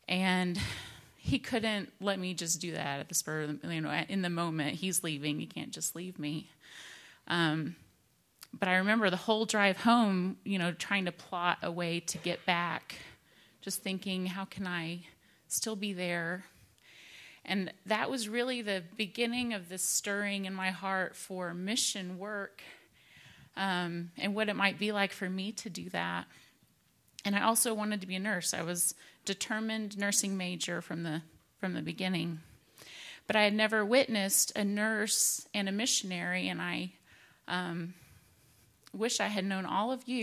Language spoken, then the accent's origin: English; United States; With a very big worldview, even though we grew up in America, they intentionally taught us of other places and peoples